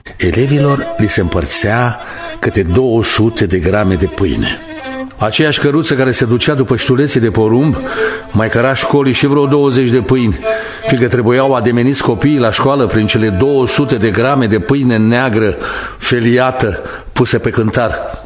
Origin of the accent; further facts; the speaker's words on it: Unțești, Ungheni District, Moldova; un copil al foametei, ca și cei care au mărturisit până acum, aveam 18 ani și eram învățător în satul meu natal, Unțești, raionul Ungheni.